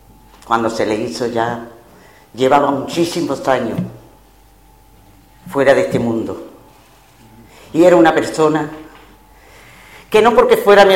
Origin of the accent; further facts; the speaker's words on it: Málaga, Andalusia, Spain; con el orgullo de ser malagueña. Aunque yo soy española, soy de España entera, pero de ser malagueña porque de aquí son mis raíces.